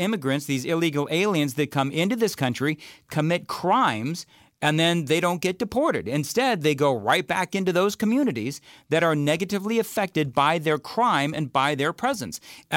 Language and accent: English; California, United States; I think one of the reasons why I'm so frustrated with this is because of what I saw, again, growing up in California.